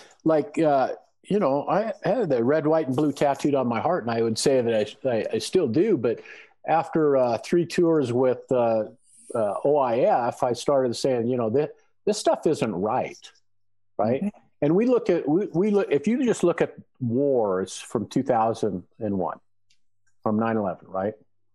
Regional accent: United States; But as American people, we don't think that happens in our country.

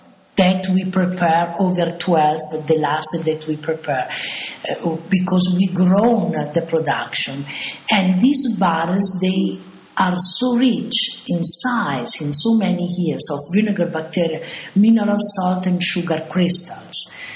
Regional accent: Bologna, Emilia-Romagna, Italy; English is a second language; I came from Bologna and it was a surprise for me too. Bologna are 35 kilometers far from here.

